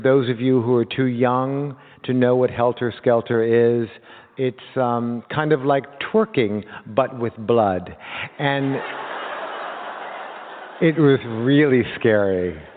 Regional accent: Los Angeles, California, United States; born there; I was born in Los Angeles in a house in a canyon that was in a nest of palm trees that casted these thin, unmoving shadows like prison bars. It was very California Gothic. I am very California Gothic.

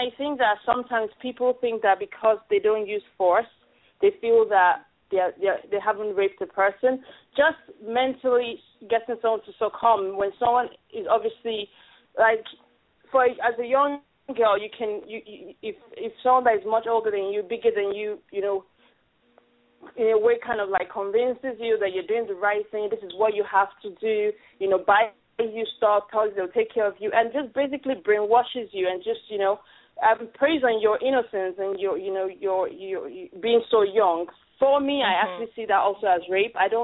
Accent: Nigeria; being a Nigerian and being raped in a society in that kind of environment

